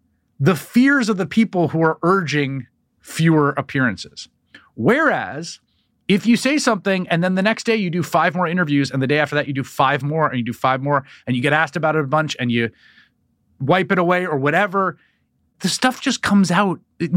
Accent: New York City, New York, United States; Literally, when I grew up in New York City

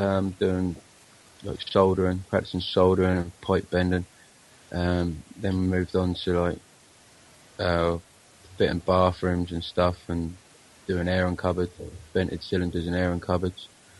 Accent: Portsmouth, South East England, United Kingdom; I'm from Portsmouth. I'm 26 years old

